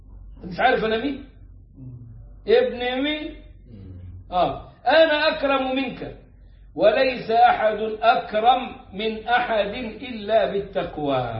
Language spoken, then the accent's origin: Arabic; Upper Egypt, Egypt; وانتم عيلت عندنا في الصعيد العلاج بقى العائلات والقبائل